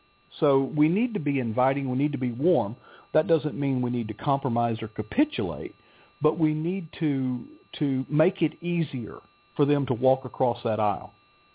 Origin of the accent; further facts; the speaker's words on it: the South, United States; I'm from the South, and actually I grew up with what turned out to be a liberal Democrat congressman.